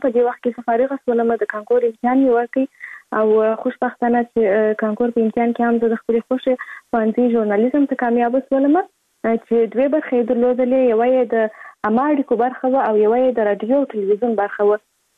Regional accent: Kandahar, Afghanistan; born there; زه په کندهار ولایت کې زیږیدلې یم او اوس په فلاله په کندهار ولایت کې اوسېږم.

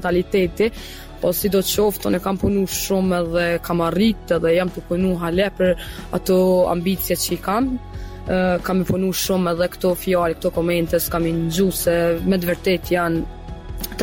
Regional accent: Drenica, Kosovo; moved away; për këtë arsye jemi largu nga vendlindja ime, so që është gjë shumë e keqe që ti mu hek, mu thy për vendlinjës tone edhe mu tërhek, so që nga një herë me kolegët e bojna lafs, a i shumë këthy na herë në Drenicë me lujt

